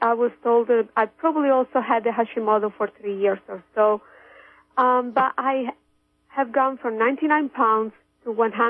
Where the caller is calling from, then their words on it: Kansas, United States; accent: foreign; English is a second language; Hi, this is … from Kansas.